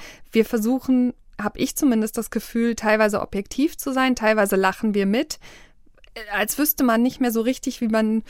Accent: United States; das waren wir Amerikaner, die das gemacht haben.

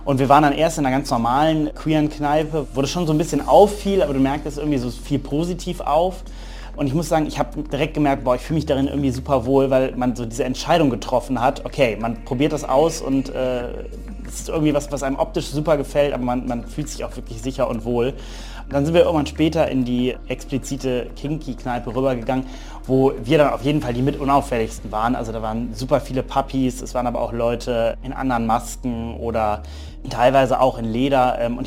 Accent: Rhineland, Germany; also auch bei uns im Rheinland, das würde jetzt nicht groß auffallen

